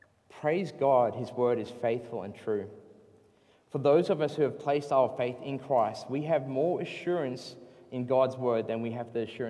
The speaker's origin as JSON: {"language": "English", "country": "South Africa", "tie": "born or raised there", "said": "I grew up in South Africa, and I saw this sign multiple times."}